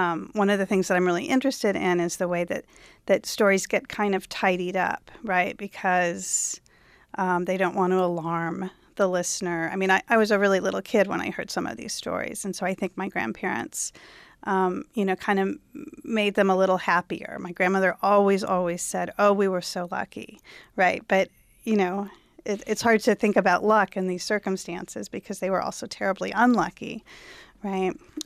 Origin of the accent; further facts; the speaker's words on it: Missouri, United States; Although I grew up in Missouri, so there were not a lot of other Jews, not a lot of other Holocaust survivors.